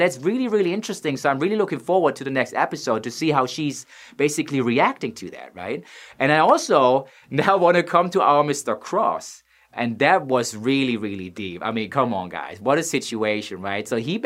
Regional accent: Offenbach, Hesse, Germany; I was coming from Offenbach, which maybe not all of you guys know, but Offenbach in Germany is a small town next to Frankfurt am Main

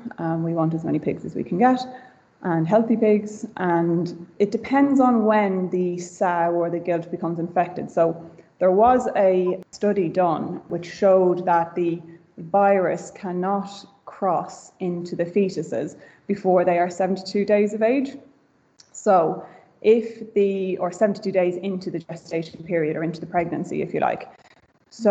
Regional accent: Ireland; now in United Kingdom; I am Irish, but I have been in the UK working as a vet since I graduated in 2015.

